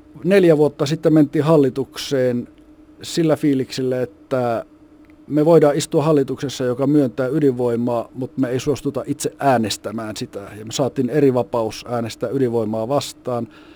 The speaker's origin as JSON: {"language": "Finnish", "town": "Kajaani", "region": "Kainuu", "country": "Finland", "tie": "born or raised there", "said": "Mä olen itse kotoisin Kainuusta. Kajaanista on alun perin lähtenyt"}